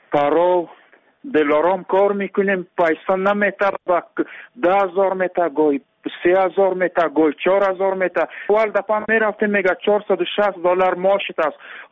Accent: Andar, Ghazni, Afghanistan; ما ولایت غزنی ولسوالی اندر هستیم

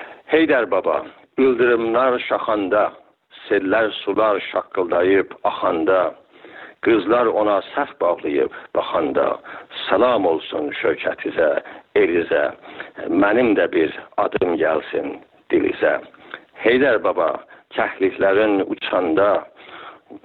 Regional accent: Iran; ما هممون ایرانی هستیم، مهمانهای بنده و خود من

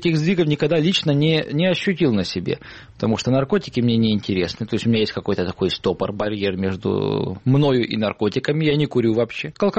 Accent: Saint Petersburg, Russia; born there; Родился в Ленинграде, в семье военного летчика-испытателя. Я в 61-м году родился

